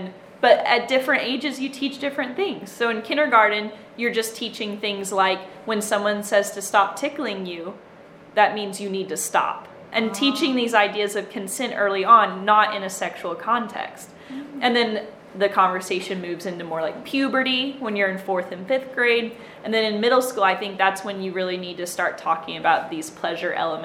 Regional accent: Tennessee, United States; Yeah, I grew up in Tennessee, so very conservative background, actually had no access to sex education.

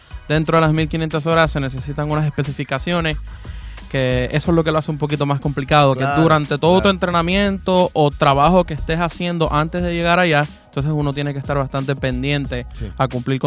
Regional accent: Puerto Rico; now in Kissimmee, United States; me fui de Puerto Rico creyendo que iba a regresar y me gustó mucho

